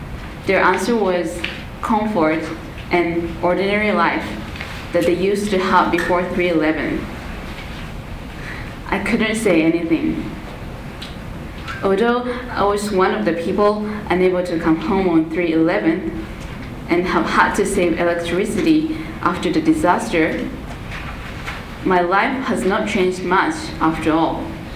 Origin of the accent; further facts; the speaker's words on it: Tokyo, Japan; English is a second language; from the University of Tokyo. I was born and raised in Tokyo.